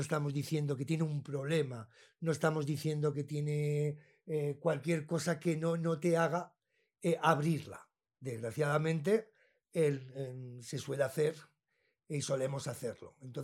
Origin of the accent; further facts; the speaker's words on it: Madrid, Community of Madrid, Spain; now in Bogotá, Colombia; soy español, soy de Madrid, llevo un año y medio en Bogotá.